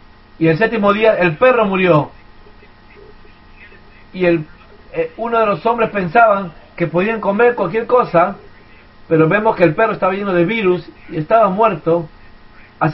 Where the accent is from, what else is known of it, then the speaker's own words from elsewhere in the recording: England, United Kingdom; Spanish is a second language; Me gusta a mí porque soy de Inglaterra y me gusta el sonido de las campanas.